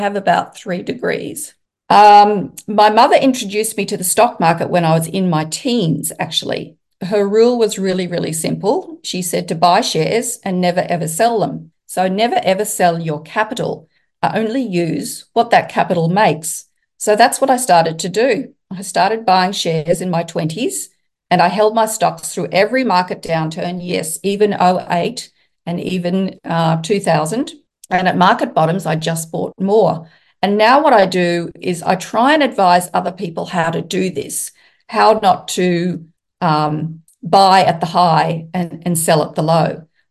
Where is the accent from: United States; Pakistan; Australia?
Australia; Toowoomba, Queensland; I grew up in Toowoomba, Queensland, Australia. Toowoomba is Queensland's largest inland city. It's about roughly a two-hour drive from the golden beaches of the state. It holds country charm and is known as the Garden City, with many, many parks and gardens.